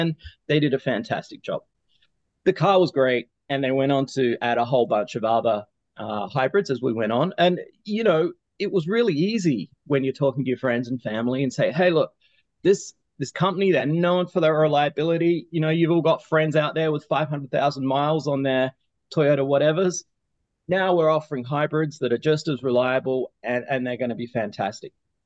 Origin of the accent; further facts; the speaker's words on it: Australia; I'm Australian by background and was working for Toyota Australia.